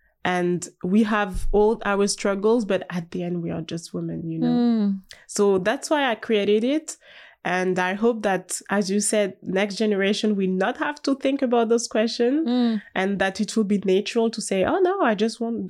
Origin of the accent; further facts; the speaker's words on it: Auvergne-Rhône-Alpes, France; And so I'm from Haute-Savoie, so it's like in the mountain and stuff.